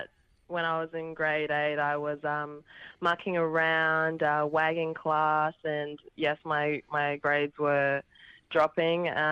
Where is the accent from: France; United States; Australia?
Australia; Darwin, Northern Territory; So I grew up in Darwin, in the Northern Territory, for 15 years, and I went to primary school and high school in Darwin, and my family and I, we would come down to Queensland